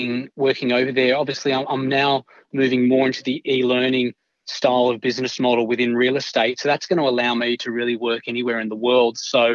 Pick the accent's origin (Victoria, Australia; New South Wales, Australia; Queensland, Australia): New South Wales, Australia; Sydney; So I grew up in Sydney. I attended a few different schools. I was a bit of a troublemaker growing up, quite rebellious.